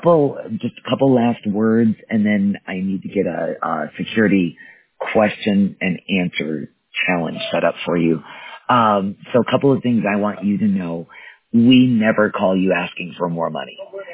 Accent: Wisconsin, United States; I actually was born and raised in Wisconsin, but I am not a Packers fan.

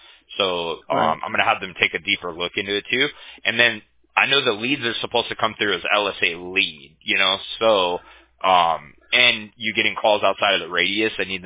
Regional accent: Huntington Beach, California, United States; I'm from Huntington Beach, so

